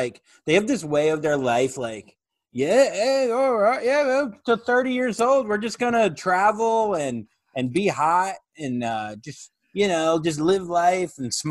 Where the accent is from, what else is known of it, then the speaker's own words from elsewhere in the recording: Florida, United States; I'm from Florida. My parents live down there.